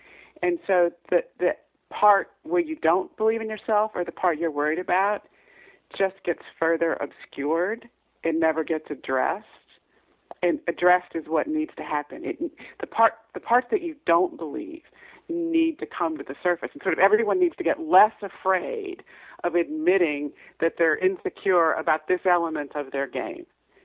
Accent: Cleveland, Ohio, United States; I'm from Cleveland, Ohio, originally

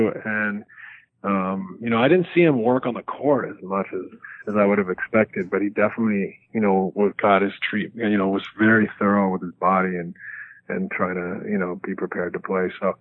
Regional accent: British Columbia, Canada; when I growing up on the West Coast of Canada, did not think I would creep into the lyrics of a single rapper.

